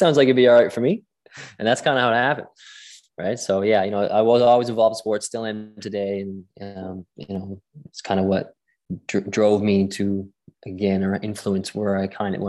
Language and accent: English; St. John's, Newfoundland and Labrador, Canada; also born or lived in Glasgow, United Kingdom; Yeah, so I grew up here in St. John's, Newfoundland